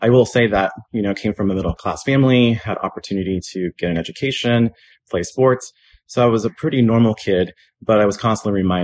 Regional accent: Tulsa, Oklahoma, United States; I'm from Tulsa, Oklahoma.

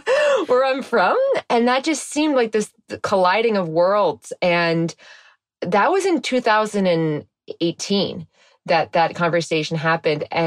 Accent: New Jersey, United States; he knows I'm from New Jersey

